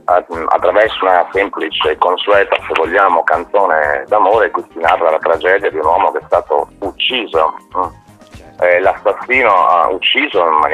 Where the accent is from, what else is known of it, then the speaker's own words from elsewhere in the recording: Veneto, Italy; Sì, siamo veneti noi.